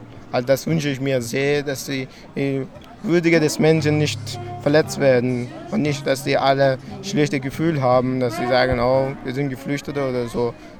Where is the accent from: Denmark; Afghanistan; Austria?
Afghanistan; German is a second language; now in Germany; Und ich würde selbst gerne nach Afghanistan gehen. Es ist mein Heimatland, wo ich geboren bin. Ich kann die Sprache gut sprechen.